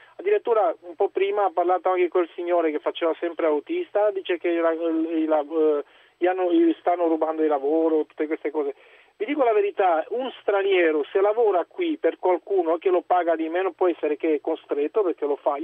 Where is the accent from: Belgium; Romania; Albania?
Romania; now in Vicenza, Italy; sono da Vicenza e sono rumeno. Sono dal 95 in Italia con la mia famiglia